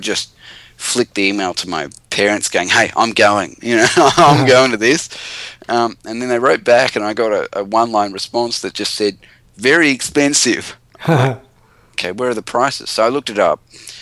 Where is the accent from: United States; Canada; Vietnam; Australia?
Australia; I'm from Australia, and what's the deal with international people?